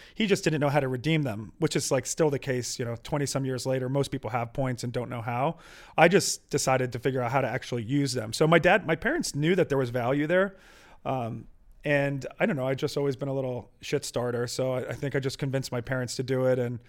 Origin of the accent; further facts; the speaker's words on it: Pennsylvania, United States; I have three siblings. I grew up outside of Philly, middle class family.